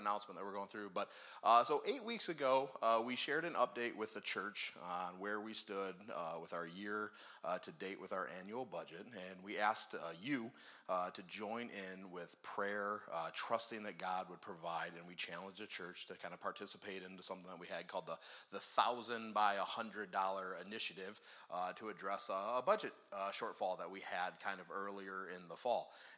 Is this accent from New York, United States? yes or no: no; Milford, Michigan, United States; So since I grew up in the Milford area, whenever I start driving down